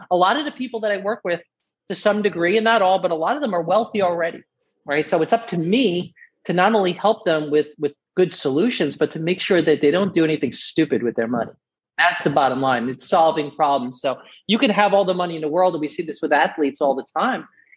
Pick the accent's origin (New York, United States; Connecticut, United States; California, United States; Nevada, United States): New York, United States; Staten Island; also born or lived in Brooklyn; now in Florida, United States; I mean, I was born in Brooklyn and grew up in Staten Island, New York, and very close-knit family.